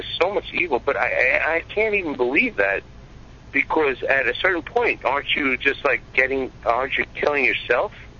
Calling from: New York, United States; I'm calling from New York.

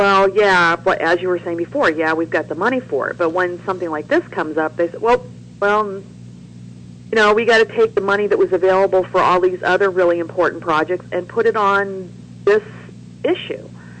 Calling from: Columbus, Ohio, United States; Hi, Kevin. … from Columbus.

